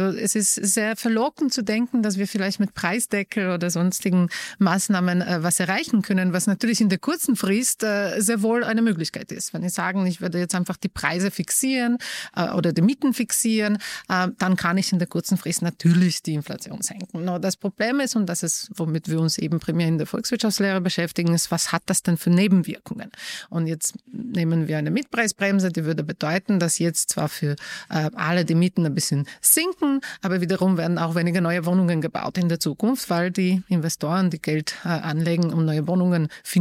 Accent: Poland; German is a second language; now in Vienna, Austria; Ich komme ursprünglich aus Polen, wohne aber schon inzwischen fast 20 Jahre in Wien.

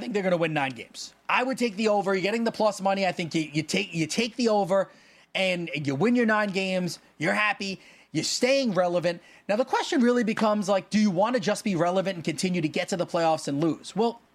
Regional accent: New York, United States; I mean, I know I'm from New York.

